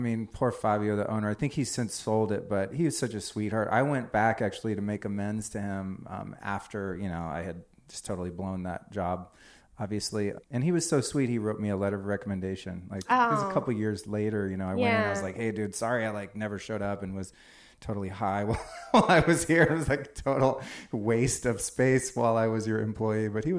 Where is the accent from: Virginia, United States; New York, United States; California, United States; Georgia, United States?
California, United States; Santa Rosa; Santa Rosa, Sebastopol.